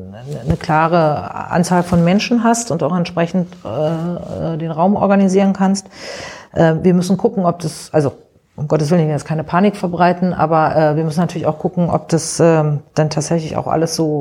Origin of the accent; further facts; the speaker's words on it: Berlin, Germany; Ich meine, ich bin ja viele Jahre in Rudow groß geworden.